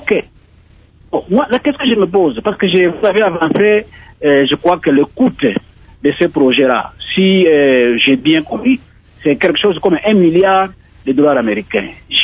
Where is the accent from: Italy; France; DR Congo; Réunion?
DR Congo; Boma, Kongo Central; born there; also born or lived in Matadi; Moi j'ai vécu à Matadi, je connais ce que fut le port de Matadi et le port de Boma. Je suis né à Boma et j'ai vécu à Matadi aussi.